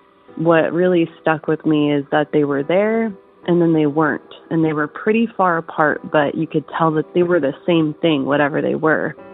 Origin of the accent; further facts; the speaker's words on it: Tucson, Arizona, United States; I'm from Tucson, Arizona.